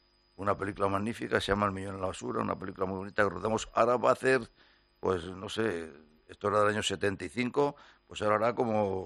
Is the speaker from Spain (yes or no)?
yes; Madrid, Community of Madrid, Spain; born there; Yo nací en Madrid, en la calle de La Paloma, estoy bautizado en la iglesia de La Paloma... Hace ya muchos años.